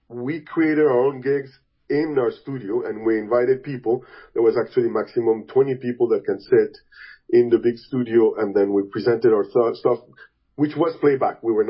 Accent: Boston, Massachusetts, United States; born there; And I was born in the US. So my dad was finishing an MBA at MIT, so I was born in Boston.

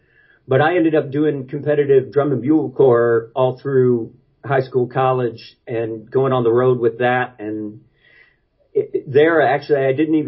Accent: Jefferson City, Missouri, United States; I grew up in Jefferson City right in the middle of the state, and the band program was really, really strong

